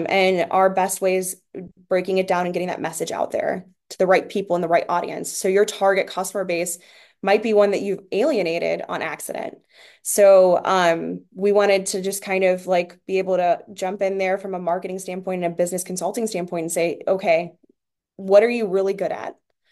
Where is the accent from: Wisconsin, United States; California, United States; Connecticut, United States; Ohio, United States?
Ohio, United States; Youngstown; So there was a really big push for healthcare in the community that I grew up in. I grew up in Youngstown.